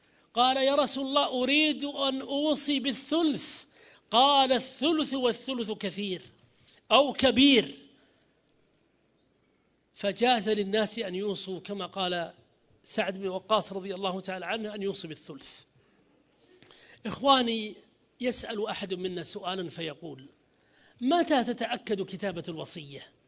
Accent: Saudi Arabia; في بلدنا المملكة العربية السعودية

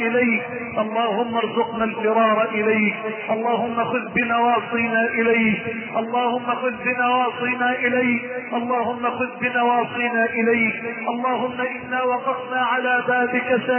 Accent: Egypt

